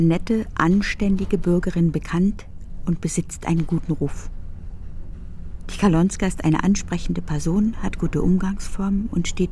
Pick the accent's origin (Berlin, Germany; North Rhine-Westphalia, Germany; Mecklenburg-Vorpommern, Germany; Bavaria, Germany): Berlin, Germany; das fiel einem als Berliner ja nicht mehr auf.